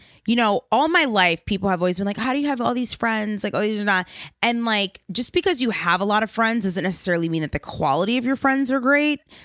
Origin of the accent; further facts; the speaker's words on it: Long Island, New York, United States; Long Island. I am so thrilled, so grateful that I was able to be honored for something like this in my hometown.